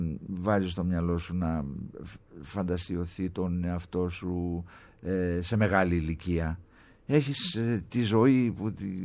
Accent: Thessaloniki, Central Macedonia, Greece; moved away; Την αγαπάω τη Θεσσαλονίκη, είμαι Θεσσαλονικιός. Ναι, παρότι τα περισσότερα χρόνια της ζωής μου πια τα έχω ζήσει εδώ παρά στη Θεσσαλονίκη. Έχω φύγει από το 1986 από εκεί.

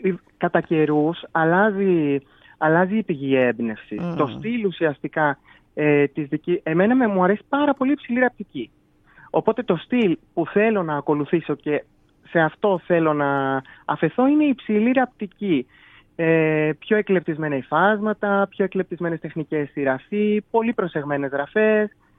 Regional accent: Athens, Attica, Greece; moved away as an adult; now in Kalamata, Greece; Από την Αθήνα έφυγα. Καλαμάτα ήταν το πόσο καταγωγής. Εγώ γεννήθηκα, μεγάλωσα στην Αθήνα. Και 19 χρονών έφυγα και για τις σπουδές τις πανεπιστημιακές, όπως είπα, για το πανεπιστήμιο στην Καλαμάτα.

